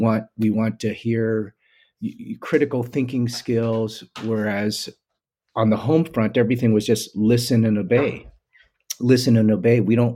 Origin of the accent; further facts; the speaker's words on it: United States; but also my own fears of growing up in America, like, well, what is this all going to be? Because I'm the first one from three generations down to go through the American school system.